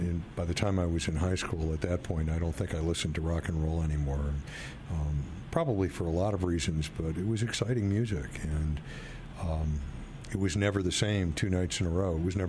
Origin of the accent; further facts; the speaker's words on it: Detroit, Michigan, United States; I grew up in Detroit, and there were a lot of clubs and after-hours clubs